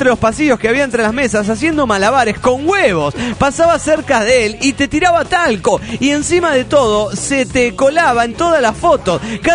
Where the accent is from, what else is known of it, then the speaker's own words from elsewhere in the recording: Panama City, Panamá, Panama; de Panamá, Panamá.